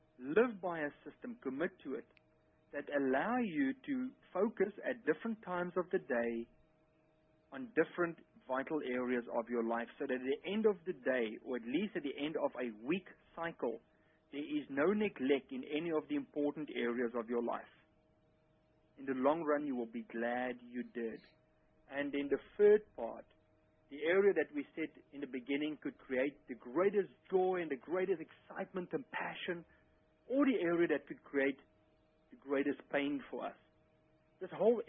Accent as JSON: {"language": "English", "region": "Texas", "country": "United States", "accent": "West Texas", "said": "if you understood my West Texas accent correctly"}